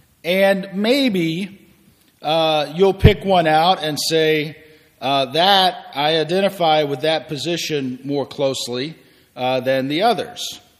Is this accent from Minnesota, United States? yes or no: no; Griffin, Georgia, United States; But sometimes I just go right back to my youth group experience back in my hometown of Griffin, Georgia, at the First Presbyterian Church there.